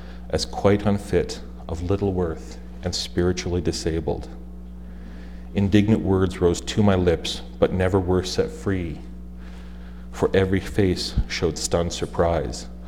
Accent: Windsor, Ontario, Canada; I grew up in Windsor, Ontario, born and raised there. Now, Essex County is flat.

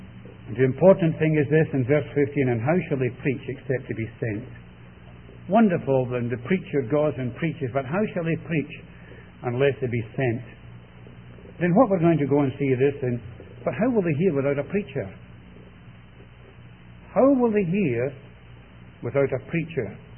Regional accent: Glasgow, Scotland, United Kingdom; accent: Scots burr; I was brought up in Scotland. You wouldn't know that, of course, would you? But my accent, no, it's not an accent, it's actually what's called a Scots burr. My Scots burr betrays me. Brought up there in the city of Glasgow.

